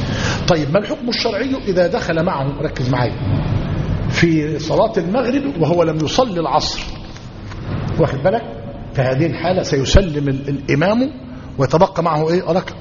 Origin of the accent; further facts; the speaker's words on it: Egypt; مش ده اللي عندنا في مصر؟